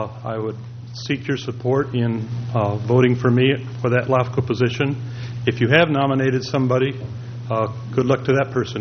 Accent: Nipomo, California, United States; I'm from Napomo. I'm a member of the Napomo Communities.

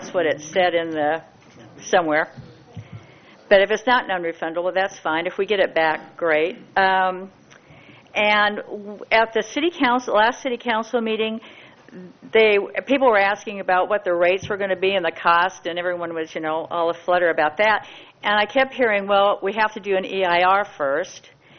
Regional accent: Morro Bay, California, United States; from Morro Bay.

